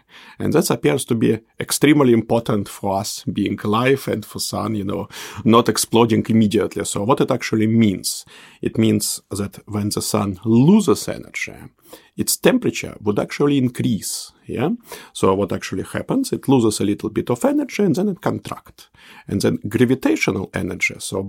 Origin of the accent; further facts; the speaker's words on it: Saint Petersburg, Russia; born there; English is a second language; moved away as an adult; also born or lived in Zurich, Switzerland; So, I was born in Soviet Union in Leningrad. I also was a master, or how we say in Soviet Union, specialist scientist, student in the St. Petersburg State University. Then I immediately moved to a beautiful Switzerland.